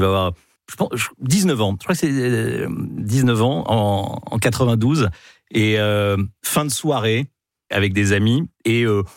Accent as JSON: {"language": "French", "town": "Versailles", "region": "Île-de-France", "country": "France", "tie": "born there", "said": "Je suis né à Versailles."}